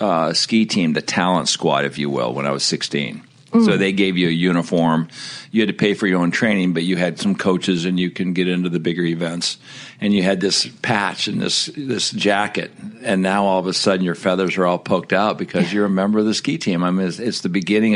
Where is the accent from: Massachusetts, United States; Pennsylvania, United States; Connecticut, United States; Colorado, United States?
Colorado, United States; Aspen; It was awesome growing up in Aspen, small little ski town.